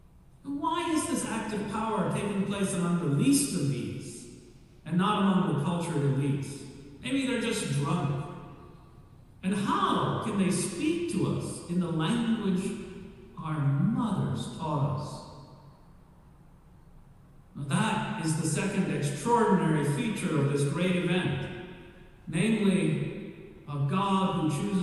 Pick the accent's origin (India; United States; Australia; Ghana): India; Kerala; my home state of Kerala in South India.